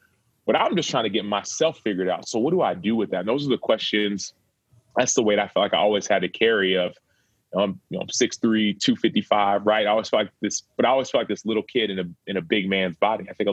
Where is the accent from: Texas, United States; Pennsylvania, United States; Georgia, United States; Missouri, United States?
Texas, United States; Dallas; born there; They were born and raised there, and they came to America in their early 20s. And I was born in Dallas, and I have two older sisters and a little brother.